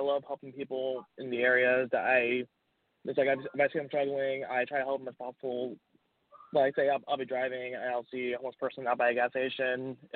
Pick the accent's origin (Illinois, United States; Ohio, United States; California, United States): California, United States; Well, for my area, is right between Sacramento and San Francisco, up by one of the Air